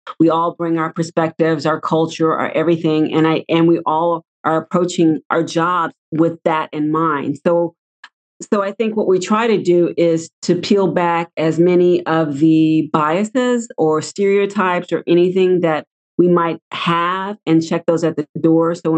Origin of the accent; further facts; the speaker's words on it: Houston, Texas, United States; Well, I'm from Houston, so it has to be